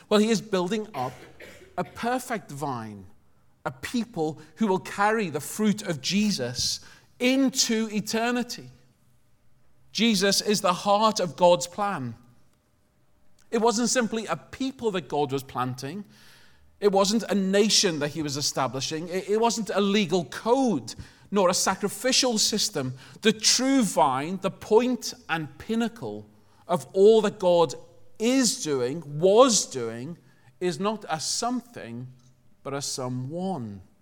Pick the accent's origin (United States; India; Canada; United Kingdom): United Kingdom; Liverpool, North West England; accent: Scouse; I've been out of Britain for quite a while now, and also I'm a Scouser.